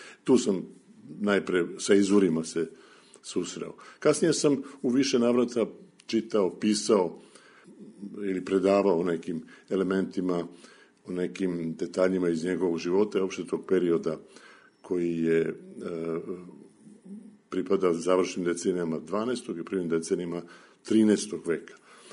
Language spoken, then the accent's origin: Serbian; Serbia